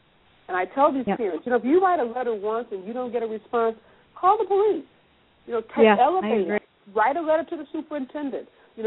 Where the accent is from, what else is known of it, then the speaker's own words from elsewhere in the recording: St. Louis, Missouri, United States; now in Los Angeles, United States; Well, I grew up in North St. Louis, and I went to the University of Chicago and on to Harvard Law School, and then I moved to the Los Angeles area.